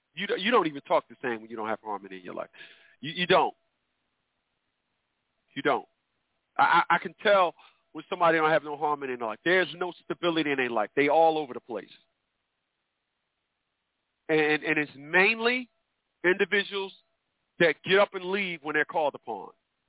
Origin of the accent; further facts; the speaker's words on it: Newark, New Jersey, United States; I'm from Newark, New Jersey.